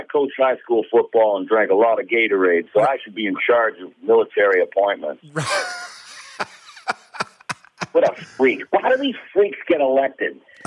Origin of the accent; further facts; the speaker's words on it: Boston, Massachusetts, United States; I did her like a screaming racist woman from Boston, because I grew up in Boston.